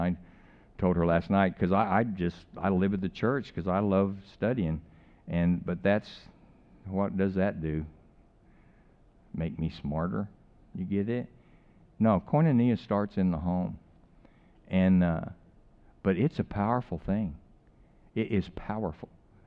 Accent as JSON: {"language": "English", "town": "Albuquerque", "region": "New Mexico", "country": "United States", "said": "Well, I'm from Albuquerque."}